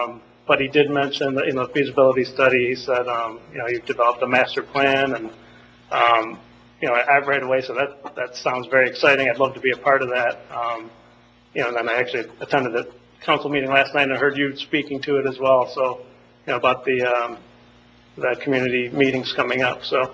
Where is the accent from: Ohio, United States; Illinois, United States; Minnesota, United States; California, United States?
Ohio, United States; Toledo; Sure. I grew up in the Toledo area.